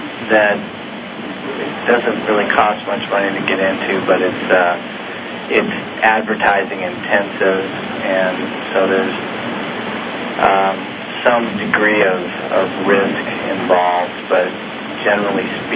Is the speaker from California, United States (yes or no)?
yes; California, United States; also born or lived in Raleigh, United States; I'm a transplant from California, and I must say that this is quite a beautiful place.